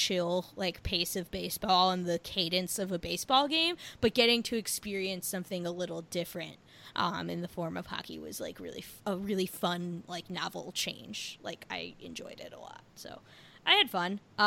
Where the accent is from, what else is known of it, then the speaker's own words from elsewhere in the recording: New Jersey, United States; even though I'm from New Jersey, both sides of my family are native New Yorkers.